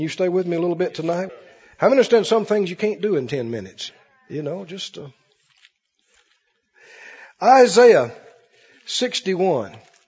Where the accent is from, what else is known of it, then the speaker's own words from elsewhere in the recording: Mississippi, United States; You know, we grew up in Mississippi.